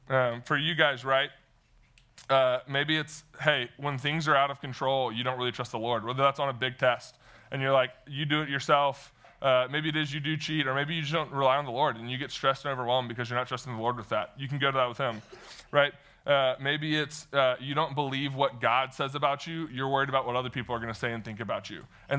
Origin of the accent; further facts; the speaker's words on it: Mississippi, United States; So this summer, my dad, I'm from Mississippi, like I said, my dad's the reason I love Mississippi State for the most part.